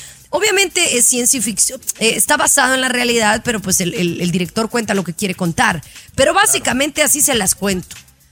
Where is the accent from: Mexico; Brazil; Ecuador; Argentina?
Mexico; now in Miami, United States; en Miami la mayoría de personas no somos mexicanos.